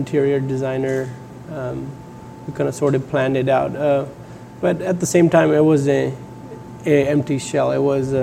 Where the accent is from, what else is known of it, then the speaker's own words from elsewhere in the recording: Lynnwood, Washington, United States; also born or lived in India; I grew up here in Linwood. Okay. Most of the life. I moved here in about 2000.